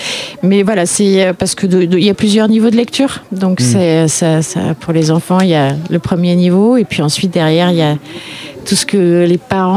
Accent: Toulouse, Occitanie, France; Nous, on vient de Toulouse.

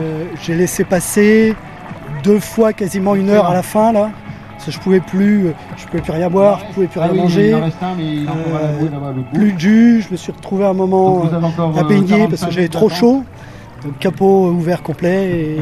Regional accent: Normandy, France; j'ai 56 ans. Je vis en Île-de-France. Je suis normand d'origine, francilien par contrainte.

